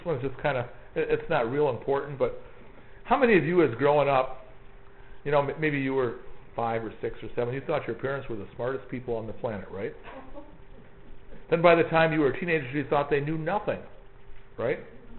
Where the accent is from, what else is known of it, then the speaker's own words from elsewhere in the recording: Warren, Michigan, United States; I grew up in Warren, a suburb of Detroit.